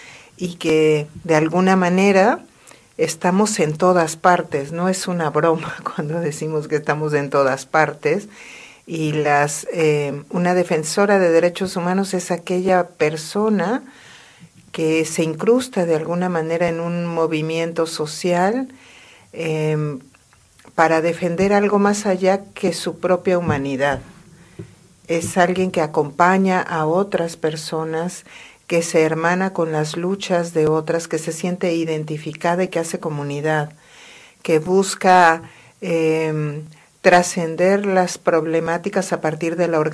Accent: Mexico; en mi país, en México, ¿no?

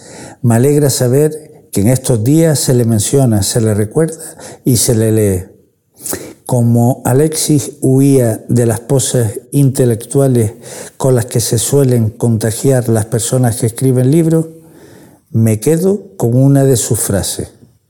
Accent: Canary Islands, Spain; accent: Canarian; está escrito, cómo no, en canario. De ahí su título. Y lo de maldita es un guiño precisamente a nuestro dialecto.

